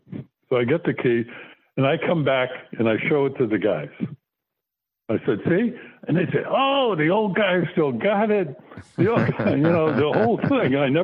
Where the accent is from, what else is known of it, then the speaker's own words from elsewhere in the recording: Florida, United States; My wife, we come from Florida.